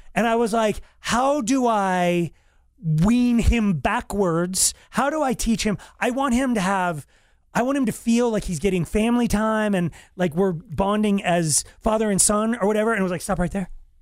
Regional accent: Longmont, Colorado, United States; And I remember growing up in Longmont, not having a lot of money, not having a Red Lobster, going, someday I'm going to go.

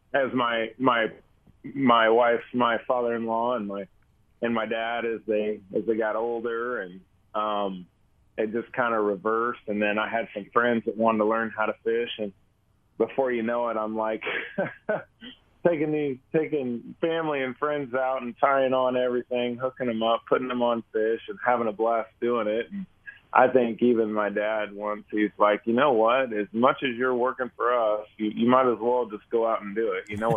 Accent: Wichita, Kansas, United States; also born or lived in Pratt; I grew up fishing down by Wichita. I'm from Wichita, Kansas, kind of western Kansas, too. I actually was out by Pratt. I actually graduated from Pratt High School

